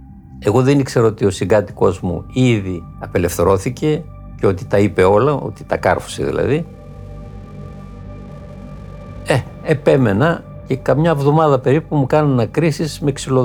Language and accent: Greek; Thessaloniki, Central Macedonia, Greece; born there; Γεννήθηκα στη Θεσσαλονίκη το 1947, αλλά το μεγαλύτερο μέρος μετά τον παιδικό χρόνο το πέρασα στις Κίδρες.